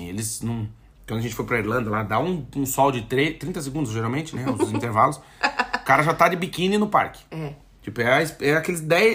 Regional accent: Brusque, Santa Catarina, Brazil; Sou de Brusque.

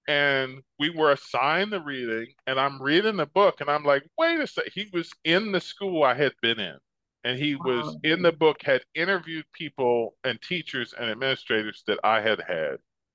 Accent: New Jersey, United States; moved away as an adult; also born or lived in San Diego; I after I graduated from high school, I moved from New Jersey to San Diego. I wanted to, my dad lived there at the time, wanted to get to know him, and I was tired of being cold.

